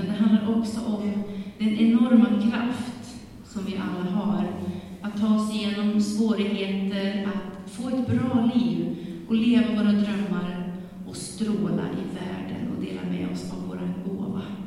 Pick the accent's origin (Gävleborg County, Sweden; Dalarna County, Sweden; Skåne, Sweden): Gävleborg County, Sweden; Järvsö; also born or lived in Ljusdal; Jag föddes i Ljusdal och växte upp i Järvsö.